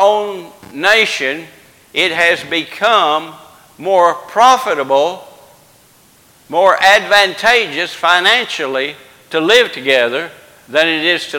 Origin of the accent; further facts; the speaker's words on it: Brookport, Illinois, United States; As I was growing up in Brookport, Illinois, which is a thriving metropolitan center of the universe